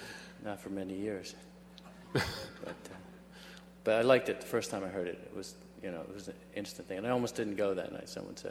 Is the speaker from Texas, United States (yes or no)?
no; New York, United States; I grew up on Long Island and very seldom came to the city.